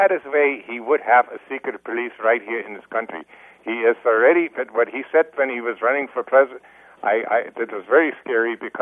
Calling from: East Germany, Germany; English is a second language; moved away; I come from East Germany, you know

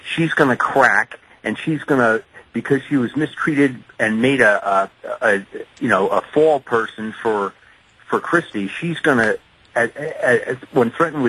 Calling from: Chatham, New Jersey, United States; Yes, Michael, I am calling here from Chatham, New Jersey, so I'm very familiar with the George Washington Bridge.

